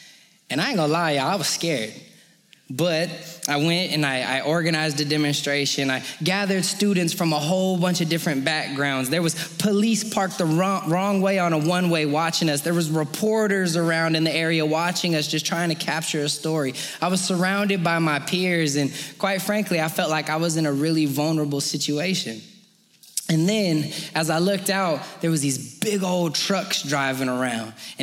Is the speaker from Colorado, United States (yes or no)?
yes; Colorado Springs, Colorado, United States; So I'm from Colorado Springs originally. And I went out to college in the middle of a nowhere town in western Kansas.